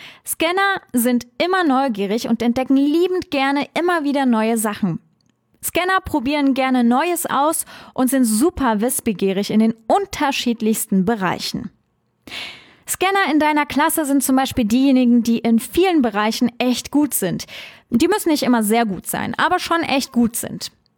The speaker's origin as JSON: {"language": "German", "town": "Trier", "region": "Rhineland-Palatinate", "country": "Germany", "tie": "born or raised there", "said": "habe meine Heimatstadt Trier so geliebt"}